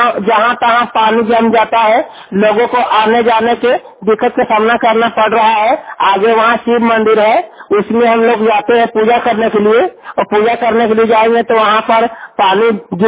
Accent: Dhanbad, Jharkhand, India; जो धनबाद के साथी प्रखंड के निवासी हूँ मैं

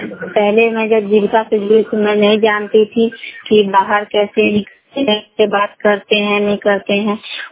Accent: Salimpur Dumariya, Bihar, India; मैं सलीमपुर डुमरिया गांव की रहने वाली हूं

